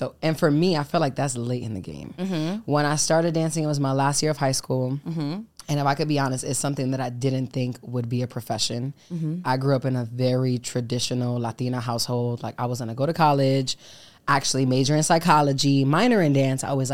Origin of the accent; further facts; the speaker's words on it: New York, United States; moved away as an adult; now in Los Angeles, United States; I moved to LA at 22 from New York, because I'm from New York.